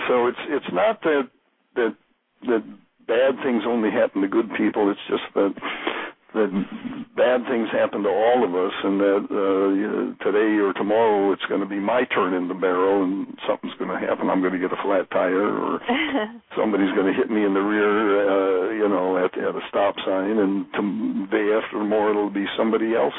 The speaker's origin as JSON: {"language": "English", "region": "Midwest", "country": "United States", "also_born_or_lived": "Milwaukee", "said": "I'm originally from the Midwest, and at one time I lived in Milwaukee"}